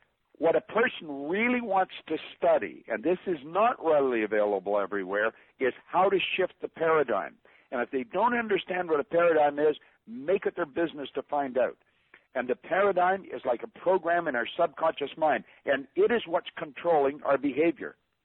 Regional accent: Canada; Now, I'm a Canadian, and I'm saying that as a Canadian.

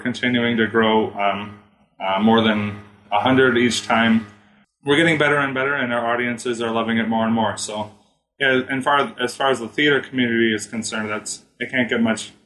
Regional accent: Wisconsin, United States; We're from Wisconsin. We can handle a little bit of cold.

